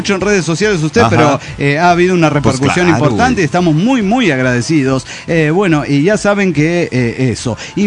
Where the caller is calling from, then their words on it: Mexico City, Mexico; del Distrito Federal.